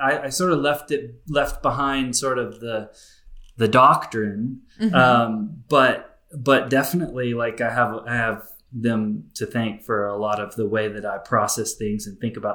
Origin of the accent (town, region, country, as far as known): Alabama, United States; born or raised there